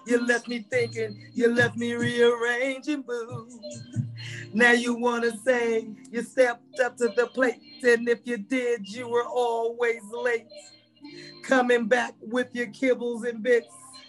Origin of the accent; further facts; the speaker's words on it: Cartersville, Georgia, United States; also born or lived in Las Vegas, Nevada; And I was born in Las Vegas, Nevada in 1963 at the end of the strip. My mother brought me back to Georgia in 1965, 66. And I went from pre-K to college right there in Cartersville, Georgia.